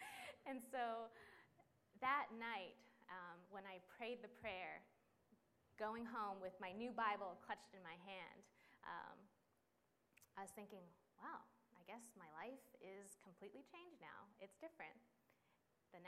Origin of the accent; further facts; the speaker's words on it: San Diego, California, United States; For those of you who know San Diego, I'm from San Diego, Jack Murphy Stadium.